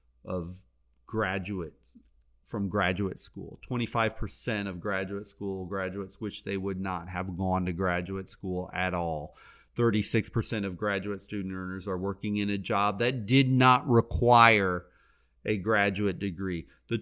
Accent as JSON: {"language": "English", "region": "Florida", "country": "United States", "said": "I live every day in my home state of Florida"}